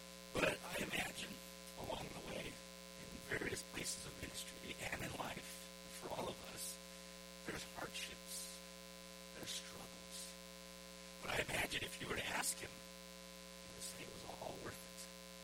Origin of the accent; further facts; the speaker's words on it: Sacramento, California, United States; now in Vancouver, United States; We grew up in the same town of Sacramento, California.